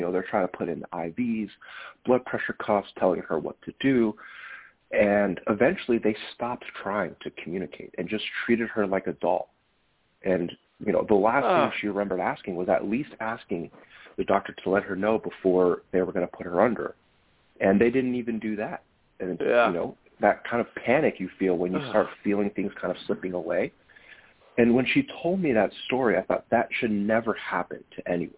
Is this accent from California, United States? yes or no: yes; California, United States; I'm actually calling from San Francisco. I grew up in the Bay Area, so it's been nice to be back here.